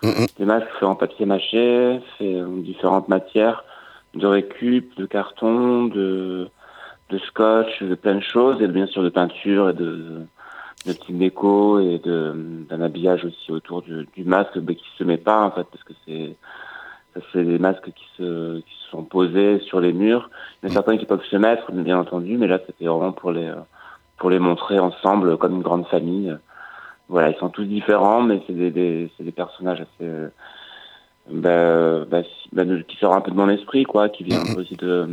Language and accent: French; Corsica, France; now in Bordeaux, France; J'ai grandi en Corse, après j'ai fait du cirque, donc je suis arrivé à Bordeaux pour faire une école de cirque.